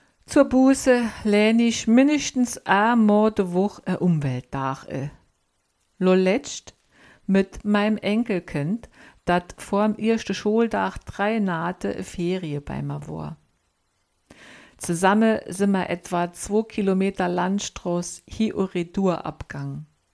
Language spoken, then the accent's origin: German; Saarland, Germany; irgendwo hier im Saarland in der Weg se, kann ich all die Stelle genau benennen, wo sich mein Mann in meiner Kindheit am Ende überschlagen hat.